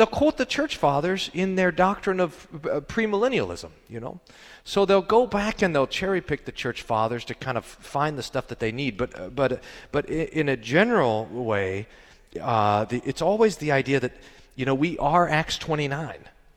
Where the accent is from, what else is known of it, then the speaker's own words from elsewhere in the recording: Baltimore, Maryland, United States; I'm from Baltimore, Maryland.